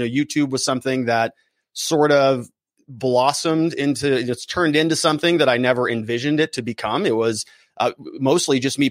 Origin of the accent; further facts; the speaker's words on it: Arizona, United States; I was born and raised here in Arizona, and I've basically lived my whole life here.